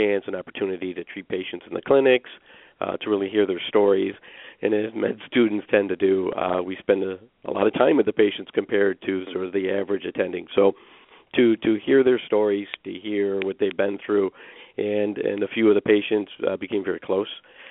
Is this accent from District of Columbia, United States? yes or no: no; Michigan, United States; I actually was born and raised in Michigan, and other than my rotations, did not leave southeastern Michigan.